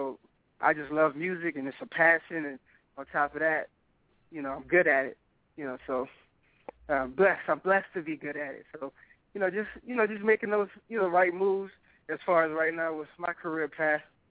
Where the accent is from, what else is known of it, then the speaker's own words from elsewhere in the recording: New Orleans, Louisiana, United States; also born or lived in Alabama; I was born in New Orleans, and that's me, you know, and pretty much, you know, part of my life I grew up in Bama too.